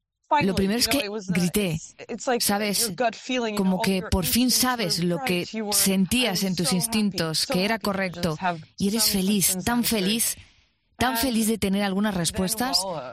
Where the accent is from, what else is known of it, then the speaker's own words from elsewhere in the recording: Louisville, Kentucky, United States; born there; busqué Louisville, Kentucky, que es la ciudad en la que nací.